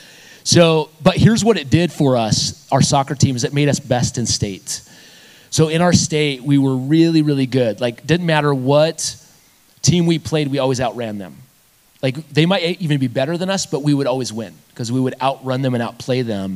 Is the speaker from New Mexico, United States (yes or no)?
yes; Aztec, New Mexico, United States; So growing up in Aztec, New Mexico, all my life, again, I grew up in the same place, same house. Parents are still there.